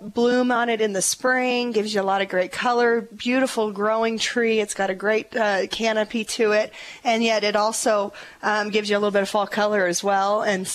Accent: Prescott, United States; We are from Prescott here and have been running a nursery and landscape company for 27 years.

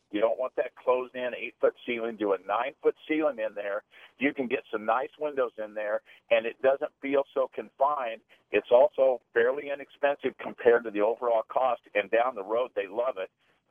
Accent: Kansas, United States; I grew up in Kansas. Almost every home had one.

